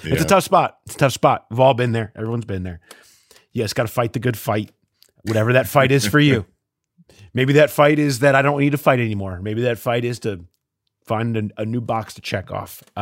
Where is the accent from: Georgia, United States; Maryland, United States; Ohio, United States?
Ohio, United States; Cincinnati; And I'm like, hey, I'm from Cincinnati.